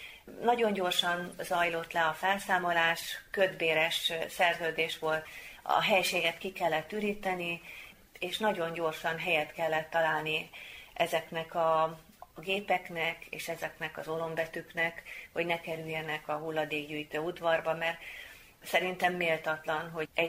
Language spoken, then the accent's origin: Hungarian; Veszprém, Veszprém County, Hungary; egyrészt veszprémi származású vagyok, és a veszprémi nyomdák különösen kedvesek a szívemnek